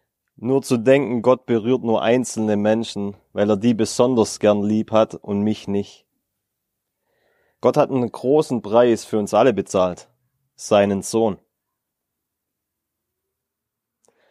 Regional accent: Baden-Württemberg, Germany; accent: Swabian; Also ich komme aus dem Schwabenland, vielleicht hört man es. Ich arbeite ein bisschen dran.

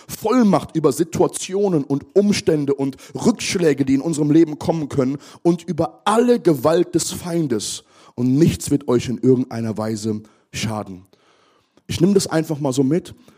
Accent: Germany; born there; und ich zähle mich mit dazu, ich bin hier in Deutschland geboren, dann kommen wir manchmal so mit unserer deutschen Demut.

